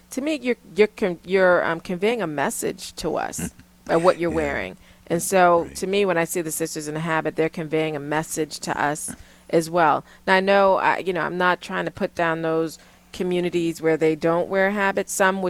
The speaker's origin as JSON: {"language": "English", "region": "the South", "country": "United States", "said": "I have to say, as a Southerner, to see such a large Catholic presence that's visible was really heartwarming."}